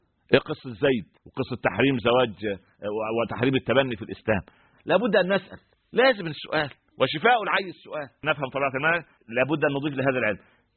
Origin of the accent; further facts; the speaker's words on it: Egypt; عندنا في مصر يقول لك إيه زي أم العروسة فاضية ومشغولة